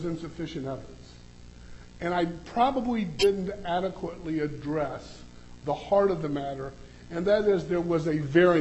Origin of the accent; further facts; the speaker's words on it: Florida, United States; As an aside, I'm from Florida